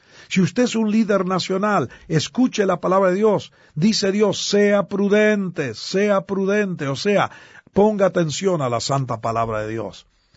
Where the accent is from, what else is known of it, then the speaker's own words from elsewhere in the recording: Argentina; born there; nací en Argentina, pero he viajado en 75 más países